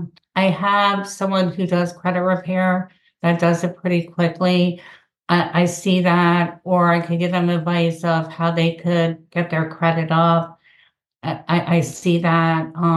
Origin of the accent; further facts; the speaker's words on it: Tampa, Florida, United States; I am from Tampa Bay of 30 years, and a lot of people are coming from up north